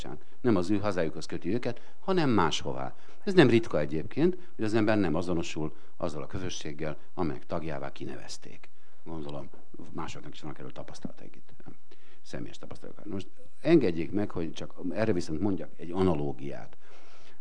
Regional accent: Transylvania, Romania; talán tudják némelyek, hogy én erdélyi vagyok, és 30 évig éltem ugye, magyar kisebbségként Romániában.

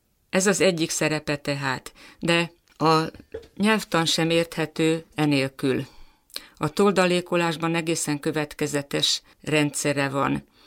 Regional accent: Nagykanizsa, Zala, Hungary; Én Nagykanizsáról származom

